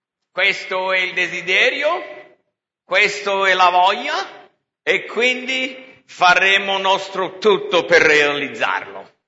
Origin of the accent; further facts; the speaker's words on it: United States; Italian is a second language; now in Italy; sono nate due femmine a Roma, per noi americani un po' viziati non è andata molto bene